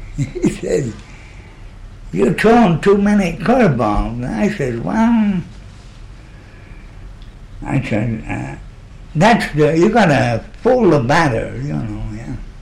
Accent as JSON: {"language": "English", "region": "Alaska", "country": "United States", "tie": "born or raised there", "also_born_or_lived": "Spokane", "said": "Well, mostly here in Alaska, yeah."}